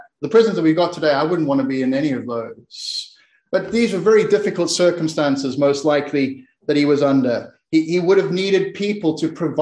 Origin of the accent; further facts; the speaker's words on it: South Africa; when I was growing up in South Africa, my parents would occasionally take me to a place